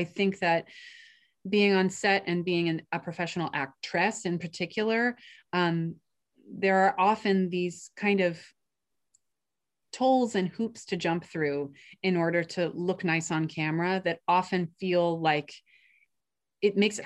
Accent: New York, United States; I went to theater school at Fordham, but also I grew up in New York, and both my parents were and are actors and did mostly theater.

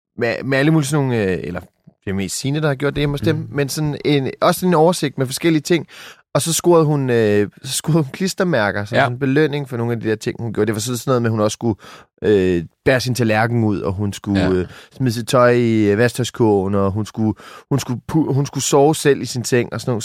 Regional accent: Skælskør, Zealand, Denmark; Jeg er jo fra Skelskør.

